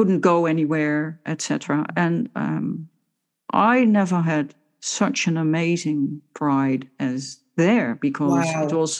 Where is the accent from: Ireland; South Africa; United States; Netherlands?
Netherlands; now in United Kingdom; Because when I came in the UK, I come from the Netherlands.